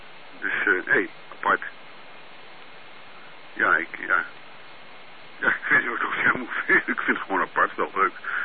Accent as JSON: {"language": "Dutch", "region": "Groningen", "country": "Netherlands", "tie": "born there", "said": "Ik ben daar geboren in Groningen, maar ik heb niks met Groningen."}